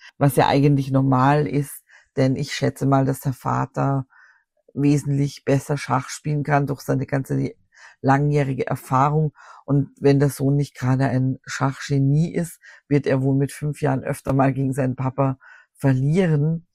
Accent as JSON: {"language": "German", "region": "Vienna", "country": "Austria", "said": "Der Schulstart im September steht ja vor der Tür, zumindest bei uns in Wien."}